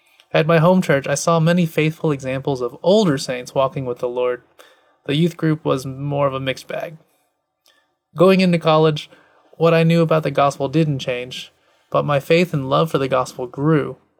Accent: Louisville, Kentucky, United States; We grew up in Louisville at various local Baptist churches, with my mom serving as an organist, a pianist, and later as a children's minister.

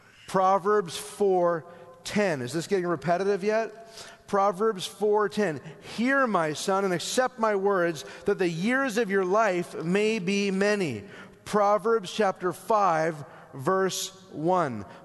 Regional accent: Canada; I'm a Canadian, it's the Olympics.

